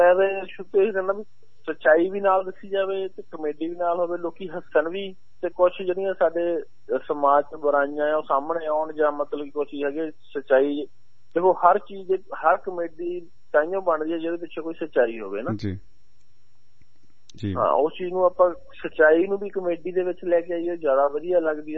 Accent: Sangatpur, Punjab, India; also born or lived in Jalandhar; now in Philippines; ਅਸੀਂ ਬਿਲੋਂਗ ਤਾਂ ਪੰਜਾਬ ਤੋਂ ਕਰਦੇ ਆ, ਮੇਰਾ ਪਿੰਡ ਆ ਸੰਗਤਪੁਰ ਪਿੰਡ ਆ ਫਗਵਾੜੇ ਦੇ ਲਾਗੇ ਪੈਂਦਾ। ਅਸੀਂ ਸੈਟਲ ਵੈਸੇ ਜਲੰਧਰ ਆ ਕਾਫੀ ਸਾਲਾਂ ਤੋਂ।

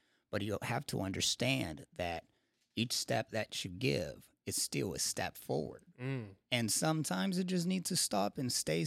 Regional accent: Rio de Janeiro, Brazil; So growing up in City of God, of course, we had a lot of challenges with the neighborhood because, you know, there was a lot of crime and stuff.

